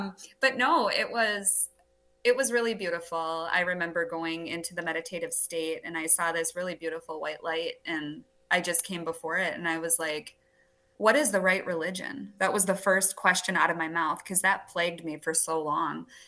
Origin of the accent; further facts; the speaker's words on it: Wisconsin, United States; I'm right on the Minnesota and Wisconsin border. I'm actually from Wisconsin